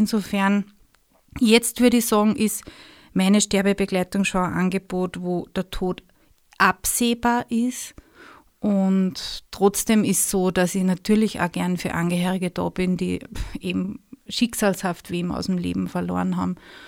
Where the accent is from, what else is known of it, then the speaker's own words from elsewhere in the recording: Austria; in unserer Gesellschaft oder auch bei uns in Österreich